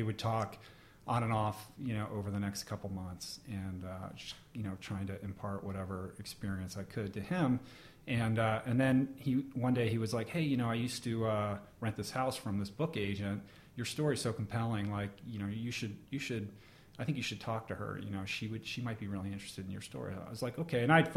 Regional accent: Washington, District of Columbia, United States; Washington, D.C.

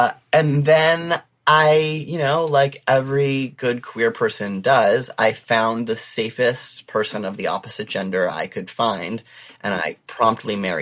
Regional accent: Oshawa, Ontario, Canada; I grew up in Oshawa. So it's a small GM town outside of Toronto.

